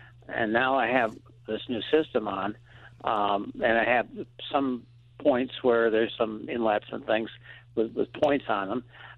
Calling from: Hebron, New York, United States; I'm calling from Hebron or Salem, New York.

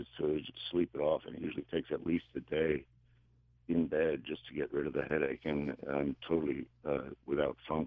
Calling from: Athens, New York, United States; I'm not far from Albany. Athens. I'm in Greene County.

